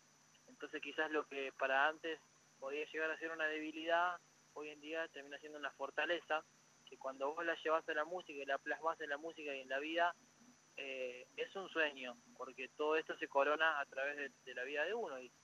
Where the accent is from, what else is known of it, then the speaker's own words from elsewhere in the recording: Florencio Varela, Buenos Aires Province, Argentina; el domingo 17 allá en Florencio Varela, que va a ser un evento muy fuerte para mí, en mi ciudad natal.